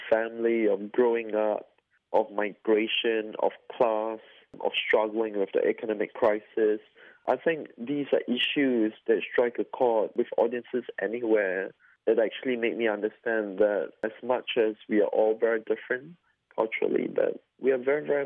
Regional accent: Singapore; my observation of family, my observation of childhood, my observation of growing up in Singapore in the 90s.

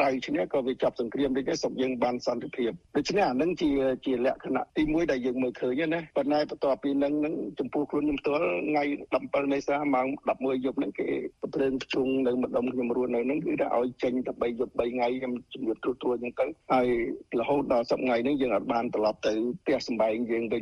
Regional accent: Kampong Cham, Cambodia; born there; ខ្ញុំកើតនៅក្នុងប្រទេសទៀតខ្ញុំក្រោអប់ក្នុងប្រទេសនៅខេត្តកំពង់ចាម

